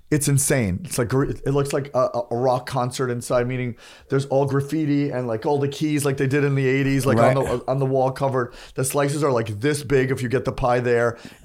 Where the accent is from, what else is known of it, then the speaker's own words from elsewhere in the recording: New York, United States; I'm a New Yorker.